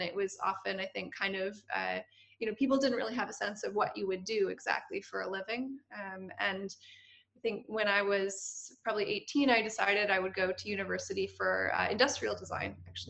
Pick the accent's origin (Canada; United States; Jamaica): Canada; also born or lived in Germany; now in United Kingdom; I'm from Canada originally, and I'm here in the UK. And before that, I was in Germany for a long time as well.